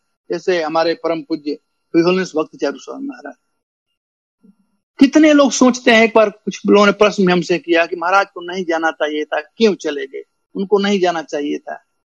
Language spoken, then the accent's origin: Hindi; Bihar, India; हमारे यहाँ बिहार में जब जाड़ा का दिन होता है ना